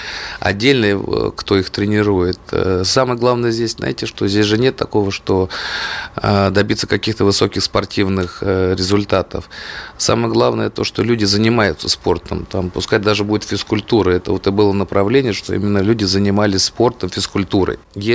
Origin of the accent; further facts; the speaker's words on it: Moscow, Russia; Я москвич, и это мой город.